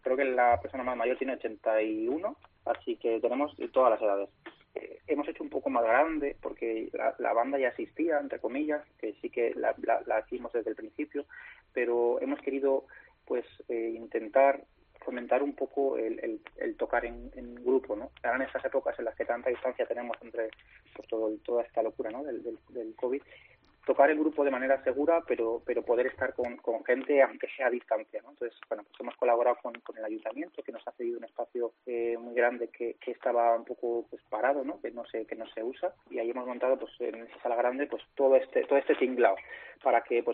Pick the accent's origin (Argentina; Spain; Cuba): Spain; Madrid, Community of Madrid; now in Collado Mediano, Spain; toda mi infancia la viví en Madrid, pero bueno, pues el amor, eso que dicen que el amor mueve todo, pues me vine a vivir a Sierra, Collado Mediano